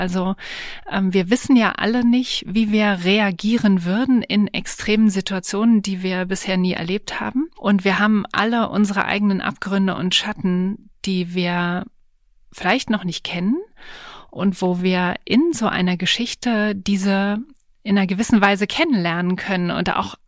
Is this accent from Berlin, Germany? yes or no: yes; Berlin, Germany; Also ich bin eigentlich Stadt-Land-Kind. Ich bin zwar in Berlin auch geboren und aufgewachsen, aber wir haben am Rand des Grunewalds gelebt, also am Teufelsberg.